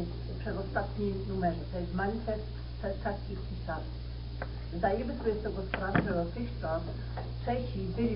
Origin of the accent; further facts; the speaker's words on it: Czechia; Polish is a second language; dlatego że ja pochodzę z Czechosłowacji, więc byłam.